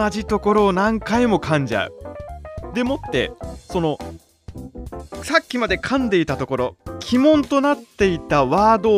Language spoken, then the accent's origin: Japanese; Niigata, Japan; accent: Niigata; どうやら新潟弁というか新潟アクセントがすっかり体に染みついてしまっているようです。